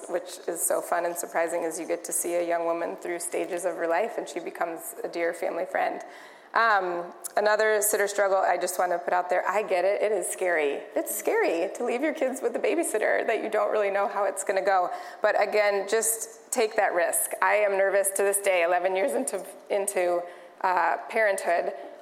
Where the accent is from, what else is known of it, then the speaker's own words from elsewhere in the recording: Chicago, Illinois, United States; I'm from Chicago, so like 50 degrees, that's still nice weather, you guys.